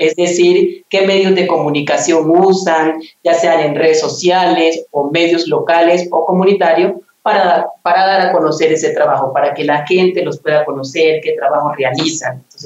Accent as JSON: {"language": "Spanish", "town": "Pasto", "region": "Nariño", "country": "Colombia", "said": "esta canción que nos identifica como nariñense, como pastuso, esta canción que lleva el nombre"}